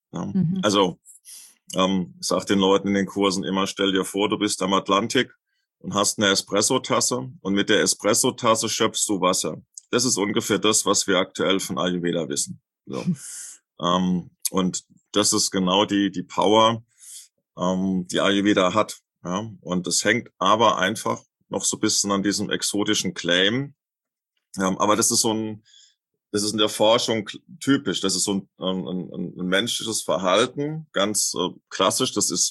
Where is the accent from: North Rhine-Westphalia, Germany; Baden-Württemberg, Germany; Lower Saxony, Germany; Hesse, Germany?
Hesse, Germany; Lorsch; born or raised there